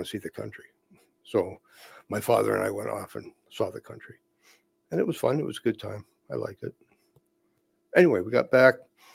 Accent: Germany; accent: German; I was getting harassed because of my German name and my German accent, which I had got. And so we talked to a Scottish friend, and I decided I should get rid of my German accent, which I did.

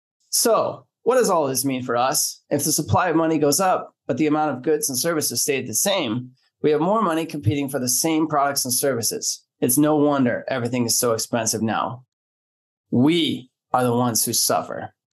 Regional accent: California, United States; I grew up in Silicon Valley and was lucky enough to be selected for Stanford University.

